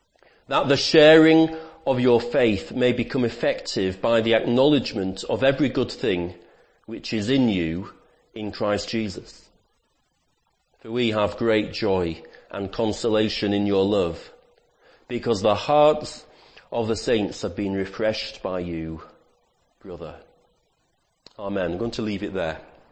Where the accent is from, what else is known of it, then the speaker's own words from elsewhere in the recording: North West England, United Kingdom; I'm from Lancashire